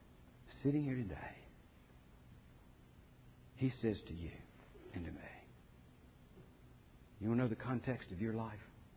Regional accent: United States; context of my life is that I'm an American. I'm a proud citizen of the United States of America.

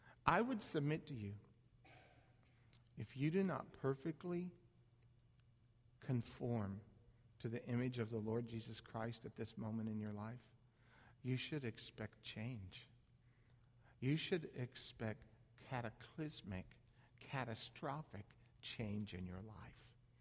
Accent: Phoenix, Arizona, United States; growing up in Phoenix, Arizona, I've lit many of fires in the desert.

